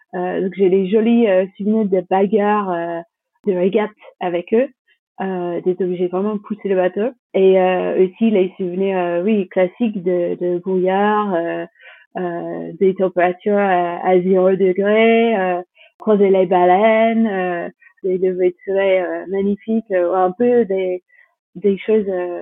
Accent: England, United Kingdom; Ça m'intéressait pas vraiment à cette époque-là quand j'étais jeune en Angleterre.

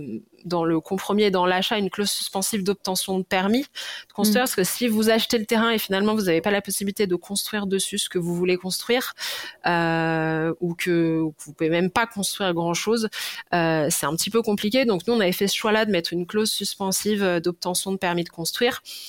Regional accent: Lyon, Auvergne-Rhône-Alpes, France; nous, on vient de Lyon

